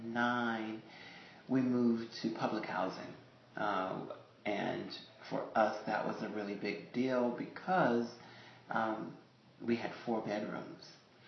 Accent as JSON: {"language": "English", "town": "Hickory", "region": "North Carolina", "country": "United States", "tie": "born or raised there", "said": "I was born in Hickory, North Carolina. On March 1st, 1967, and I was the youngest of seven children."}